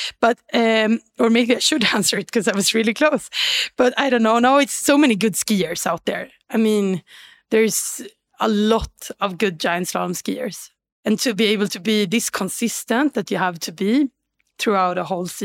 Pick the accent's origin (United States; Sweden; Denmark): Sweden; English is a second language; You know, I'm from Sweden.